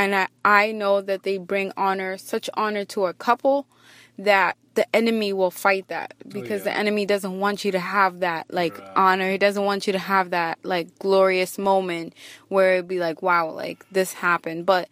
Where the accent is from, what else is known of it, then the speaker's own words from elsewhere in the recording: Kenya; So, as you guys know, I'm Kenyan, and Kennedy is Kenyan too, but he was born in America. I was born in Africa.